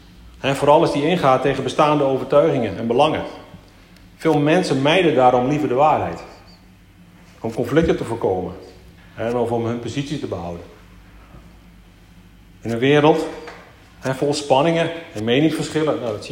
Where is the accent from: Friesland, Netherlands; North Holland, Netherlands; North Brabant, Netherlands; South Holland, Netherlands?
Friesland, Netherlands; Ik kom natuurlijk uit Friesland.